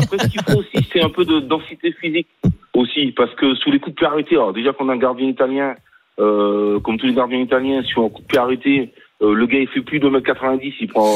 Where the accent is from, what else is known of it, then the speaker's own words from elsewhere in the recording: Nouvelle-Aquitaine, France; Du Pêche, je suis du Pêche, du Bassin d'Arcachon.